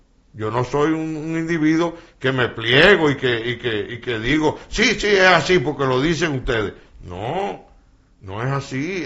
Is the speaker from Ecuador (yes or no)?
no; Dominican Republic; yo lo primero que soy es dominicano.